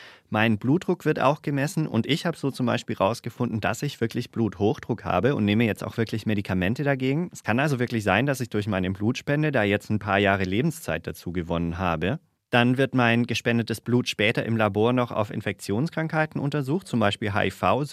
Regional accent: Baden-Württemberg, Germany; Ich als Schwabe

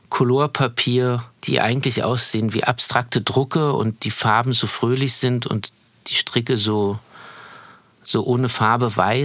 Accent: Chemnitz, Saxony, Germany; born there; Karl-Marx-Stadt, Chemnitz, die Perle des Erzgebirges oder das Tor des Erzgebirges. Ja, Karl-Marx-Stadt, das steht halt im Pass drin

